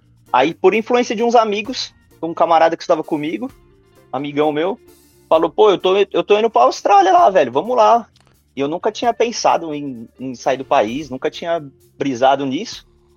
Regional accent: Santo André, São Paulo, Brazil; Sou de Sampa também, Santo André.

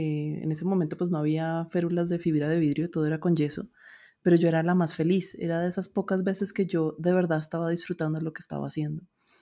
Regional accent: Bogotá, Colombia; born there; accent: Colombian; yo soy colombiana, todavía se nota un poquito el acento. Yo nací en Colombia, en Bogotá, estudié medicina en la Universidad Javeriana

